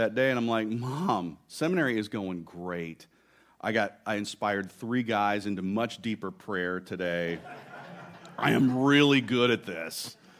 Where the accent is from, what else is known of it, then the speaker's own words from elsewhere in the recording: Houston, Texas, United States; So, I grew up in Houston, Texas. More importantly, I learned to drive in Houston, Texas.